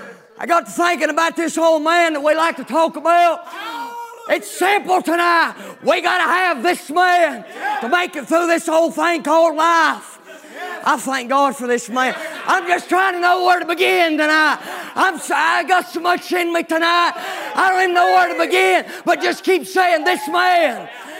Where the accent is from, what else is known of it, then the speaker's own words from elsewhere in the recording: North Carolina, United States; I'm from North Carolina, and all I can say is back in North Carolina, whenever a flame ignites, that's the best sound to one of us back home.